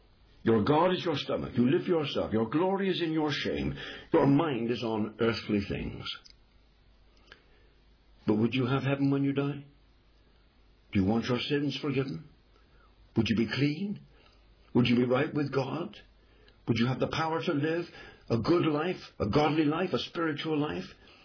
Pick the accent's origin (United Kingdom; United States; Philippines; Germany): United Kingdom; England; Now, I'm an Englishman. I'm not ashamed of it. I am an Englishman.